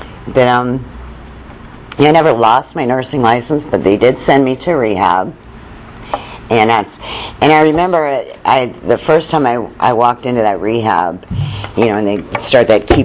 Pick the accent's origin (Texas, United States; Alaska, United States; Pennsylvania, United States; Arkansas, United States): Pennsylvania, United States; Pittsburgh; You know, I grew up in Pittsburgh, and you know, what everybody does there is, you know, the guys work in a steel mill, and the girls get married to a guy that works in a steel mill.